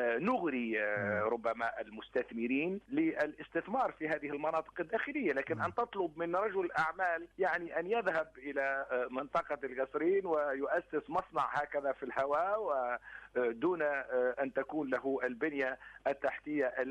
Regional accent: Tunisia; أو ما يسمى الخبراء في عندنا في تونس بالعطوبة الاجتماعية

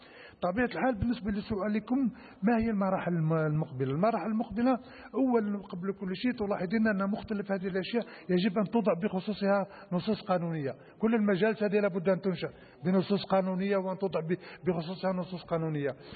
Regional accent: Algeria; ربما نشارك فيها كلنا كجزائريين،

